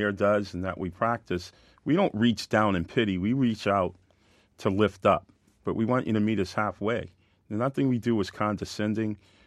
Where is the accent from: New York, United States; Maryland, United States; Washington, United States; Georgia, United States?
Maryland, United States; Hillsborough; now in Boston, United States; I'm a kid from Hillsborough, Maryland that came to Boston during forced busing in 1975, and now I'm commissioner because the community helped raise me.